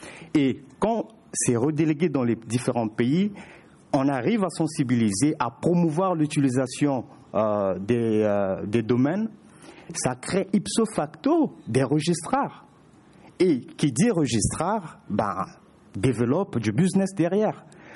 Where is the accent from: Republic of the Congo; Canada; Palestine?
Republic of the Congo; Je viens du Congo Brazzaville